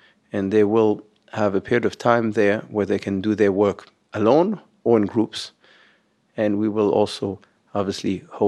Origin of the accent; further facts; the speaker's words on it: Paris, Île-de-France, France; also born or lived in London / New York; now in Los Angeles, United States; The personal answer is that I grew up in Paris, then moved to London, then New York.